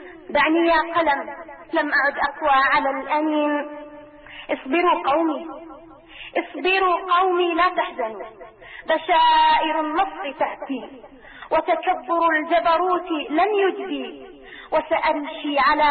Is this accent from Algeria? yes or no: no; Syria; أنا لست شاعرة ولم أكتب الشعر من قبل، وأنا سورية ولم أرى سوريا